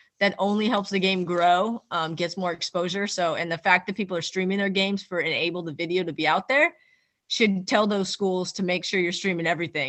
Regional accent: Ventura, California, United States; she's from my hometown, Ventura, California, shout out.

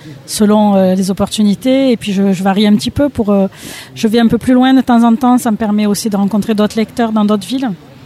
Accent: Montpellier, Occitanie, France; je suis originaire de Montpellier.

